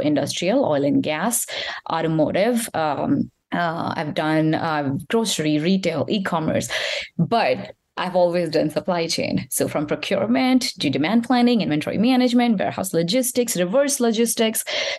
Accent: India; So I was born and raised in India

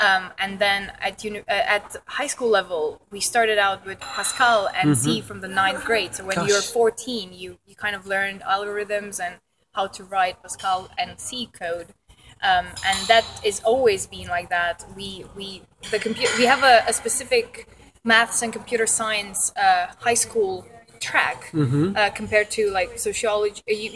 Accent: Romania; now in Sheffield, United Kingdom; I'm originally from Romania, but now I live in Sheffield

